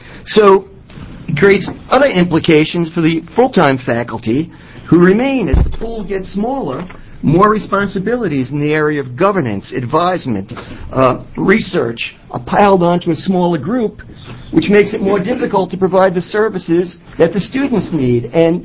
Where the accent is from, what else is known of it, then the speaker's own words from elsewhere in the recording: New York, United States; I will not talk, even though I'm from New York, I will not talk as quickly as my colleague.